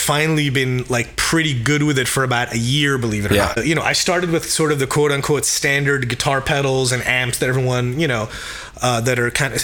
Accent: New Jersey, United States; When I was growing up in New Jersey, when I was a little kid, there was a picture in my parents' house

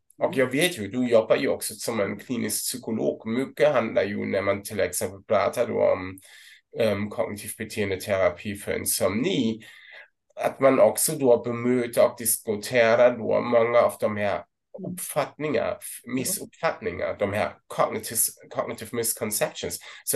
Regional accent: Lübeck, Schleswig-Holstein, Germany; Swedish is a second language; moved away as an adult; now in Sweden; jag kommer inte från Sverige. Jag kommer från Tyskland, från norra Tyskland, Lübeck. Men jag flyttade 2009 till Sverige för att jobba som en forskare här vid Uppsala universitet. Och nu är det 2023 och jag är fortfarande här

